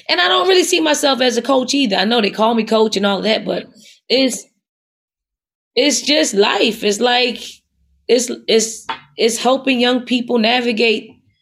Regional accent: Philadelphia, Pennsylvania, United States; I'm from North Philly. I grew up going to Temple games. I played on their campus like every summer growing up.

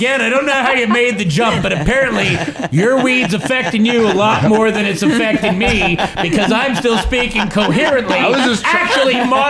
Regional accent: Canada; I've often been introduced as … because I'm kind of like a bit of an insult comic.

